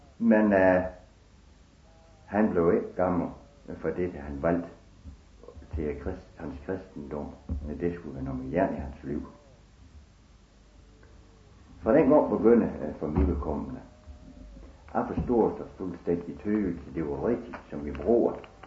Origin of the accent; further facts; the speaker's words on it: West Jutland, Denmark; Vi er en vestjyder